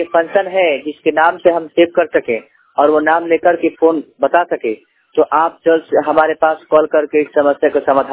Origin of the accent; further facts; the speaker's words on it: Bihar, India; मैं सारण जिला बिहार का रहने वाला हूं।